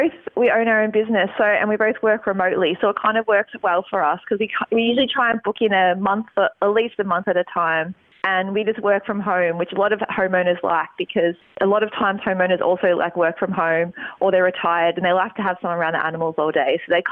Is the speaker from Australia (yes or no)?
yes; Australia; So I'm from Australia and Jay's from New Zealand. So my parents live here, so I have a few bits and pieces here, so it's a bit of a home base